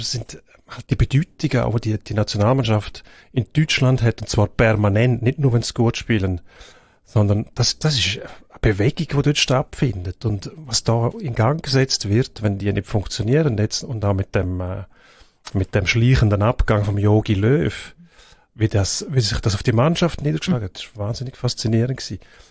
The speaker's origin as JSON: {"language": "German", "country": "Switzerland", "said": "als Schweizer bist du immer noch der Aussenseiter gewesen"}